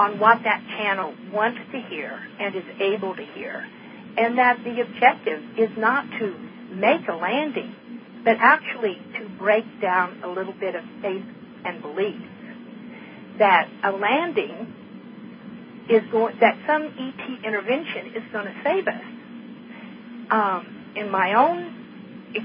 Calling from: Montana, United States; I'm calling from Montana.

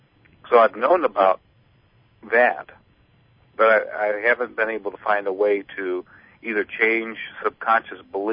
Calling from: Ohio, United States

